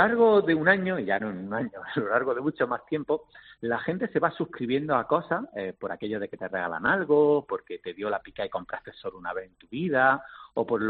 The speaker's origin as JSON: {"language": "Spanish", "town": "Málaga", "region": "Andalusia", "country": "Spain", "said": "Somos malagueños, exacto."}